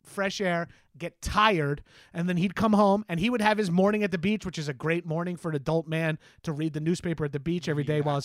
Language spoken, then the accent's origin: English; Freeport, New York, United States; South Shore for life, dog. I grew up in Freeport. My parents both graduated. Well, my mom, my parents both went to Freeport High School.